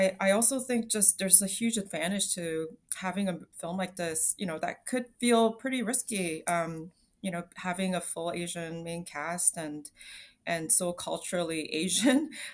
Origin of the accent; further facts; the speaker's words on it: Toronto, Ontario, Canada; growing up in Toronto, a city that's like so multicultural, and you're, you know, being like culturally different is very celebrated here.